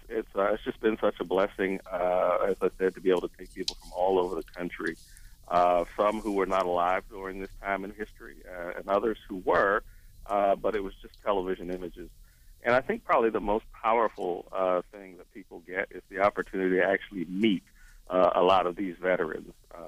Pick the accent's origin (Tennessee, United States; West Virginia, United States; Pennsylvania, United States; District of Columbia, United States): Pennsylvania, United States; Beaver Falls; Actually, I'm from right here in western Pennsylvania. Beaver Falls is my hometown.